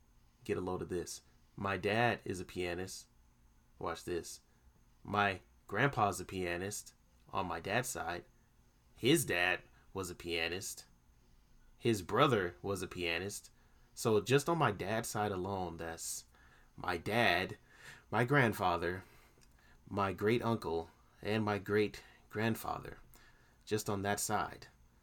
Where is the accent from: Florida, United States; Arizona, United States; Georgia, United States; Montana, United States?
Georgia, United States; Atlanta; Oh, I also forgot to mention that I am from Atlanta, Georgia.